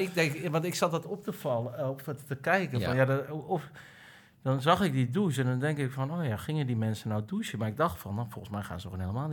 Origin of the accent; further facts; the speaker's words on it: North Holland, Netherlands; Ja, die komt uit mijn gebied.